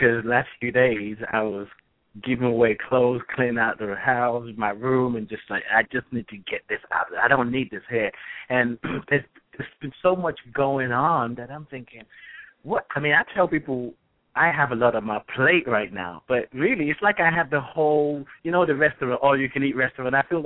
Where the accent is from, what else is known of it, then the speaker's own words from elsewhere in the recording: England, United Kingdom; born there; I was born in England